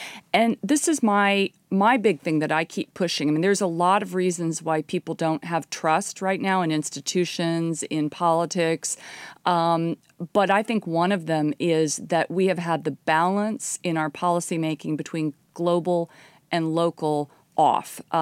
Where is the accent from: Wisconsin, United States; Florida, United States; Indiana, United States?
Indiana, United States; that's a crop I know well because I grew up in Indiana. My first job was actually dedasseling corn.